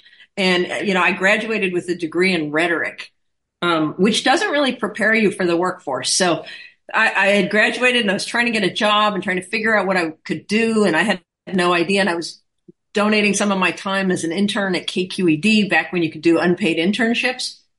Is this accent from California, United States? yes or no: yes; California, United States; also born or lived in Illinois; I was born in Illinois, and I had my first birthday on the road to California, grew up in Southern California. So I'm not quite a native, but I'm darn close.